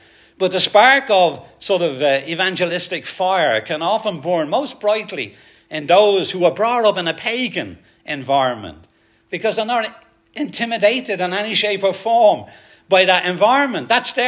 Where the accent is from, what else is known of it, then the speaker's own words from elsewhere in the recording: Ireland; moved away; also born or lived in England; When I was in 1986, I emigrated from Ireland to England. And I used to I lived in Southall for about 8 years. That's West London.